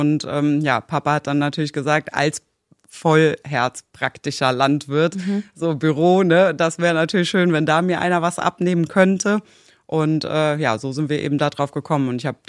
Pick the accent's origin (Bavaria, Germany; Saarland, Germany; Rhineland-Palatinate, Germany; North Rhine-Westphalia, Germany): Rhineland-Palatinate, Germany; Andernach; ich komme aus Andernach. Das ist eine Kleinstadt auch direkt am Rhein. Bin da auch geboren, also schon immer als Landei groß geworden, im Gegensatz zu dir. Ja, bin auf dem elterlichen Betrieb groß geworden.